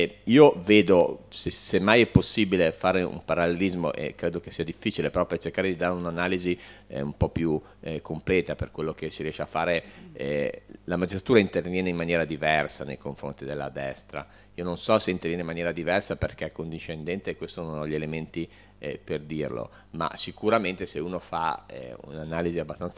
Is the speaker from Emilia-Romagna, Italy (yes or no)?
yes; Bologna, Emilia-Romagna, Italy; Peraltro io sono di Bologna, quindi lo potrei fare.